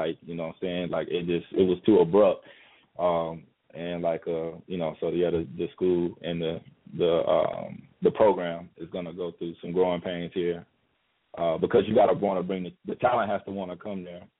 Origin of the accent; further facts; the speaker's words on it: Texas, United States; Just like me being from Texas